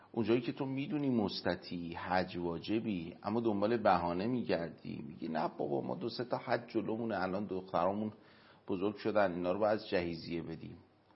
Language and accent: Persian; Iran; born there; من نسبت به ایرانی بودن خودم تعصب دارم، من زاده این مملکتم، من متعصبم نسبت به ایران